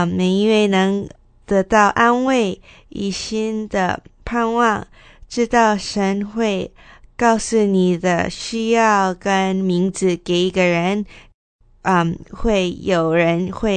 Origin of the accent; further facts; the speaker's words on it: Vancouver, British Columbia, Canada; 对，我是从温哥华加拿大来的。